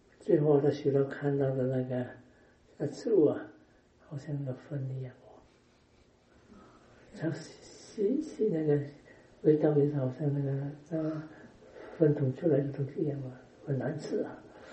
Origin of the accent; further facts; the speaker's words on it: Penang, Malaysia; 因为我们槟城那边啊